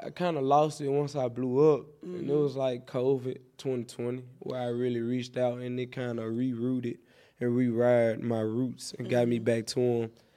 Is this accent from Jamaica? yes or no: yes; Jamaica; I'm Jamaican. I'm a yada. Yada. I got a yada blood, you know?